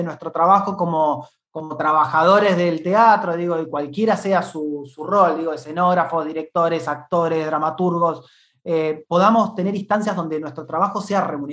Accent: Bahía Blanca, Buenos Aires Province, Argentina; moved away as an adult; Yo soy bahiense, soy de provincia de Buenos Aires, de Bahía Blanca, del interior, del sur bonaerense. Ahí desarrollé varios años de mi vida, hasta los 20 y pico de años, y después me fui a vivir un tiempo a Capital Federal

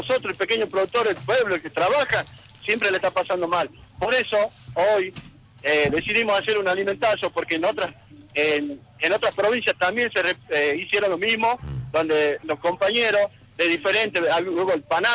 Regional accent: Tucumán, Argentina; soy un referente de Tucumán.

